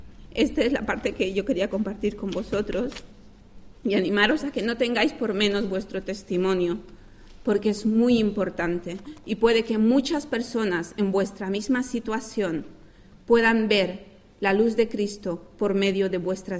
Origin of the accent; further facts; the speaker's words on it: Bolivia; toda mi familia está allá en mi país de origen, que es Bolivia. Siempre habíamos sido una familia religiosa, porque aunque asumimos el catolicismo